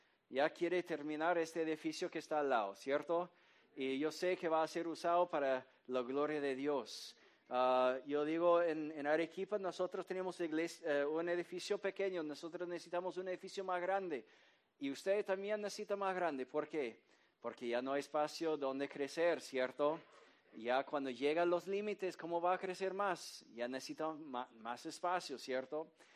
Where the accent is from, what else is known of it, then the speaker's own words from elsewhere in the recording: Detroit, Michigan, United States; first language English; Spanish is a second language; moved away as an adult; now in Peru; yo soy originalmente de Detroit, Michigan, y he crecido toda mi vida hablando inglés nomás. Pero ahora ya tengo más de, bueno, en ese julio voy a cumplir 18 años viviendo en Perú.